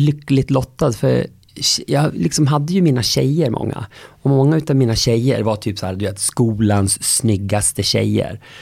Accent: Sweden; Tack snälla, och det är så härligt att vara hemma i Sweden.

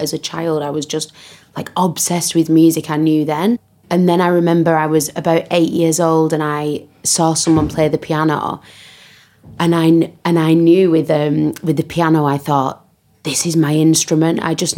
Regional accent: North West England, United Kingdom; I was born and raised in a little town just outside of Manchester. Still got my accent.

